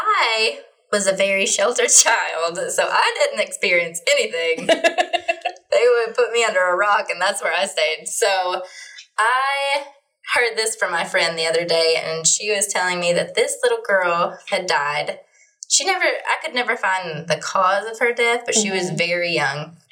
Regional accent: Paintsville, Kentucky, United States; And I was raised in Paintsville. Yeah. So it was really close.

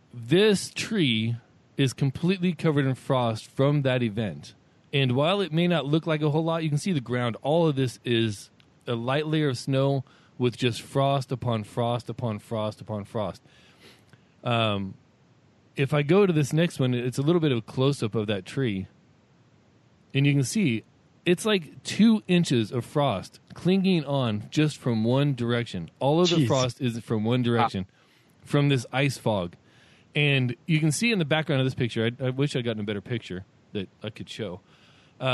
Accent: California, United States; I grew up in California. I'm not moving back.

